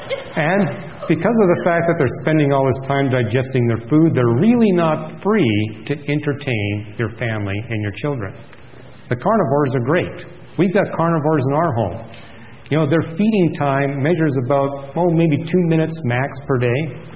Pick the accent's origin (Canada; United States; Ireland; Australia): Canada; born or raised there